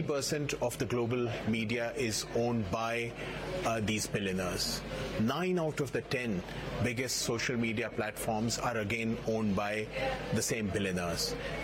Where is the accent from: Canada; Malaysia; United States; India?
India; I come from India. So just in South Asia, if you look at countries around me